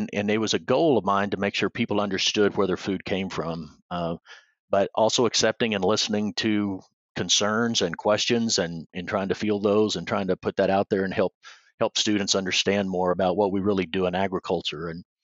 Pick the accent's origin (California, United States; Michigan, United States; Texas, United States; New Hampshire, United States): Texas, United States; now in Colorado, United States; Sure. Yeah, I grew up in Texas, managed a ranch on the border for a time, and then went to grad school at Texas A&M. But yeah, native Texan.